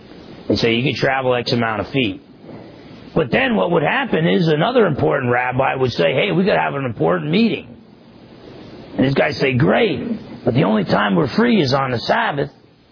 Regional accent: New Jersey, United States; and I never got hurt when I was growing up in New Jersey.

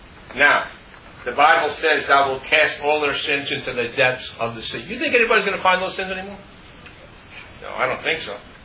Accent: Queens, New York, United States; When I was a kid, I grew up in Queens, so people say the Empire State Building is the biggest building in the world.

